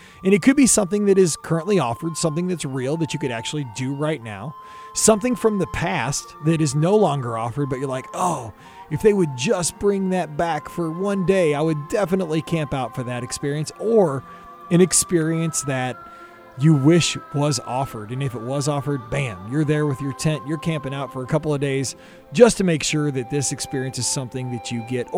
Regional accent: Missouri, United States; I'm from Missouri, people.

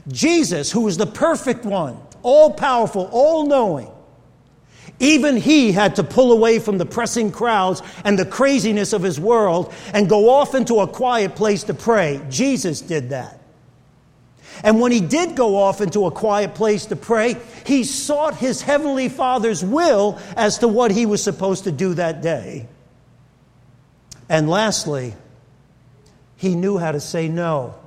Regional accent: Brooklyn, New York, United States; I like to hear sirens. I grew up in Brooklyn.

